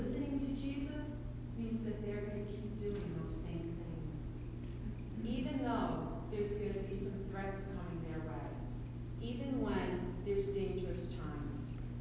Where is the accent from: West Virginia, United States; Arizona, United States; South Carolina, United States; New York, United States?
New York, United States; Astoria; when I was growing up in Astoria